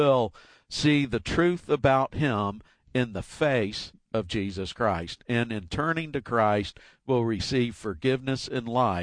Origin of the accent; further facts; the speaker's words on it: Marietta, Georgia, United States; born there; You know, I was born in Marietta, Georgia in 1958. That's where my mom and dad lived